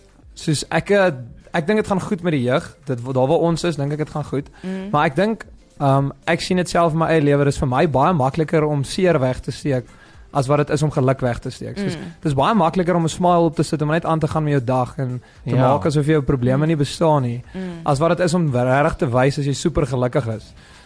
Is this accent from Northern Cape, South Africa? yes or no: yes; Kimberley, Northern Cape, South Africa; ek kom van Kimberley af